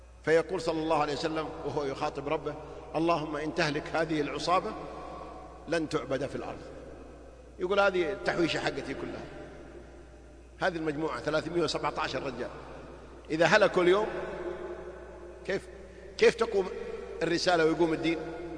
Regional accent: Saudi Arabia; سواء نحن مواطنين سعوديين أو غيرنا

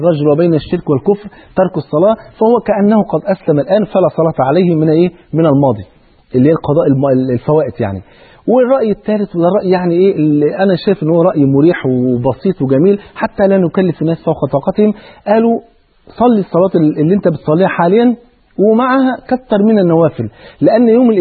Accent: Egypt; المثل عندنا في مصر يقول يا بخت من بات مظلوم ولا يباتش ظالم

